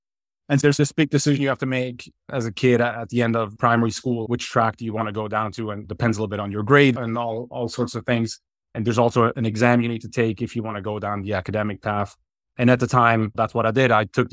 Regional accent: Zurich, Switzerland; born and raised in Switzerland. I grew up a little bit outside of the city limits of Zurich in a small town.

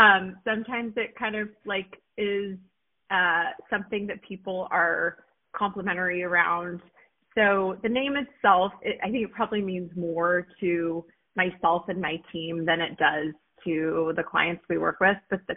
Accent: California, United States; you would see like whale murals all around where I grew up in California.

